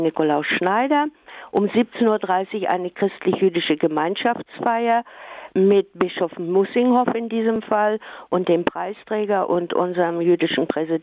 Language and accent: German; West Germany, Germany; ich komme ja aus dem Westen